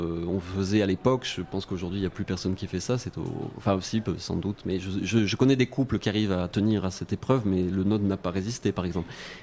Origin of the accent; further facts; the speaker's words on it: Marseille, Provence-Alpes-Côte d'Azur, France; now in Brussels, Belgium; moi je viens de France et j'aurais très bien pu atterrir à Paris si j'avais pas été Marseillais, c'est-à-dire horriblement anti-parisien. j'ai débarqué à Bruxelles en 2000